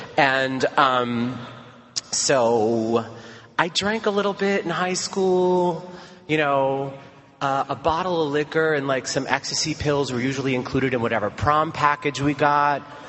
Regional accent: Brooklyn, New York, United States; So I grew up in Brooklyn. I grew up in Sheepshead Bay, Brooklyn.

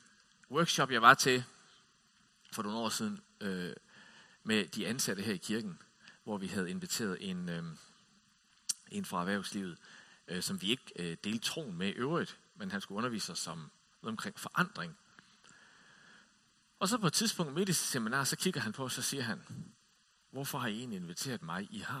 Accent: Region of Southern Denmark, Denmark; Den lå tæt ved der, hvor jeg voksede op. Og i 1984, der var jeg 12 år.

